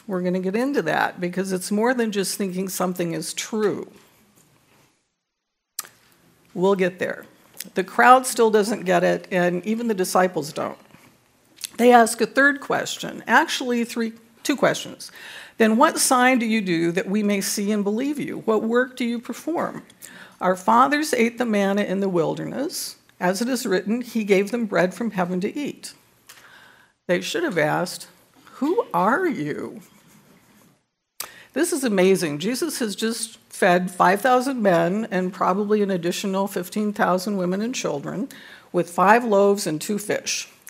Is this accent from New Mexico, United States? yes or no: yes; Albuquerque, New Mexico, United States; He's a pastor in Albuquerque, my hometown.